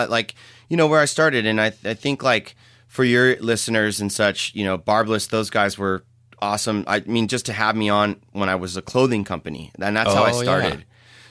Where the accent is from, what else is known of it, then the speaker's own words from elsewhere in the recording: San Jose, California, United States; I grew up in San Jose, city kid.